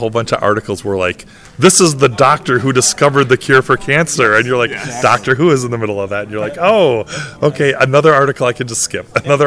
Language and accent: English; Milwaukee, Wisconsin, United States; I'm from Milwaukee, which is kind of like a small suburb of Chicago, just to the north.